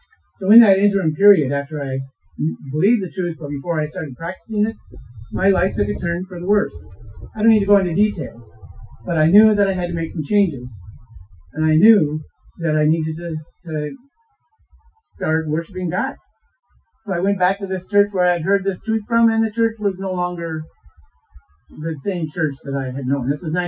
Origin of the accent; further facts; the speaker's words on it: Midland, Michigan, United States; My home is in Michigan. I grew up in Midland, Michigan, and I went to the Memorial Presbyterian Church just about every Sunday.